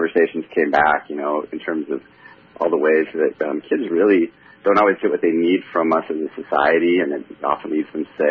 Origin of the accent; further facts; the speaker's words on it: North Dakota, United States; Yeah, well, I grew up in North Dakota, and my dad worked for the phone company